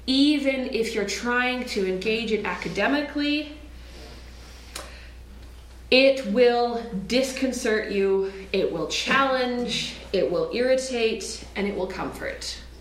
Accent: Vancouver, British Columbia, Canada; I grew up here in Vancouver, the left coast of Canada.

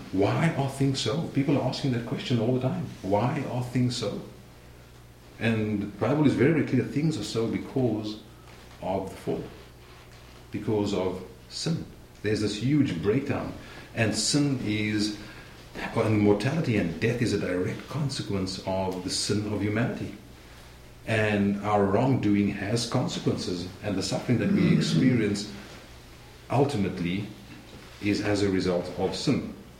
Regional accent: South Africa; And as a South African, I know that.

